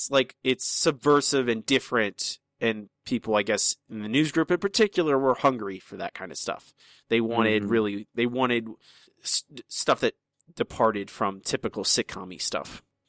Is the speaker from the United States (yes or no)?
no; Ireland; That crippled Irishman. As an Irishman myself, it really strikes a good chord.